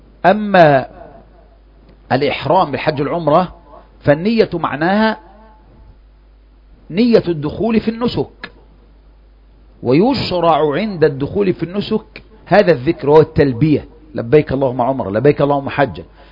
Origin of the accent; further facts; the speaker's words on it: Egypt; فعندنا في مصر يقول مصلي: نويت صلاة الظهر 4 ركعات حاضرا متوجها للقبلة